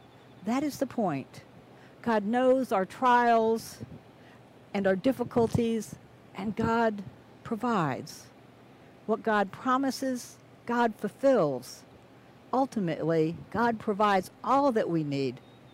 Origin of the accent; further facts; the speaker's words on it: Maryland, United States; I remember going to see the fireworks when I was growing up near Cabin John Park